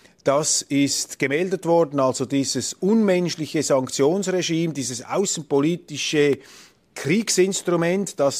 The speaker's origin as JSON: {"language": "German", "country": "Switzerland"}